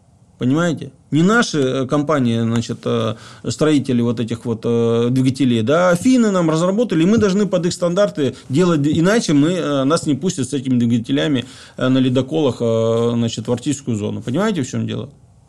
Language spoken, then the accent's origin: Russian; Siberia, Russia; now in Saint Petersburg, Russia; Сибирь большая, поэтому мне кажется, что я вот год с небольшим здесь, да, в Питере, мне кажется, что Сибирь подвинулась к Питеру